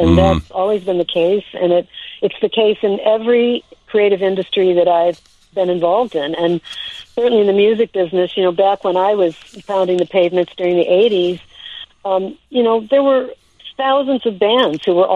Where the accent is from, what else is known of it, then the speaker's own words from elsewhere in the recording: Crystal Lake, Illinois, United States; also born or lived in Chicago, United States / Richmond, United States; I was born in Chicago. And then my family moved to Richmond, which is up in northern Illinois.